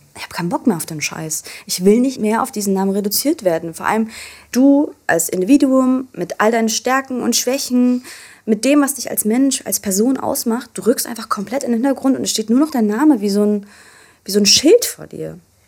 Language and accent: German; Vienna, Austria; born there; Geboren bin ich in Österreich, um genau zu sein in Wien. Und meine Eltern kommen aus der Türkei.